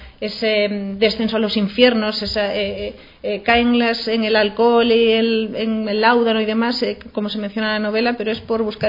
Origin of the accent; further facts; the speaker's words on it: Galicia, Spain; ¿Quién lo diría siendo gallega, verdad?